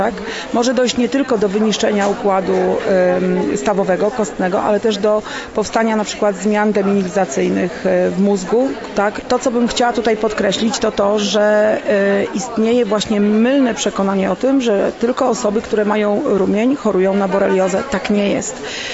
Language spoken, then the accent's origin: Polish; Poznań, Greater Poland Voivodeship, Poland; Ja pochodzę z Poznania i u nas zimy prawie nie ma, tak? My prawie śniegu w ogóle nie mamy